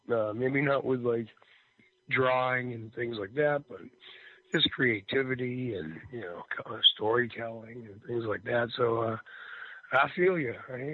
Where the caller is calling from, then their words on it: Massachusetts, United States; from Massachusetts.